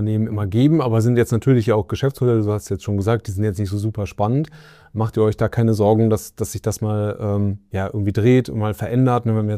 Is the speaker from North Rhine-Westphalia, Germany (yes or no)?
yes; Cologne, North Rhine-Westphalia, Germany; mich als Kölner